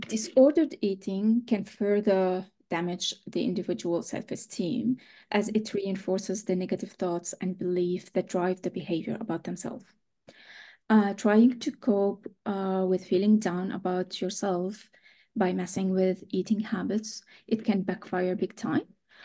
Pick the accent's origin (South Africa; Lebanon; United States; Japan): Lebanon; accent: French; first language French; English is a second language; So I'm from Lebanon, but my accent, I think, because my first language is French, so there might be a little bit French accent.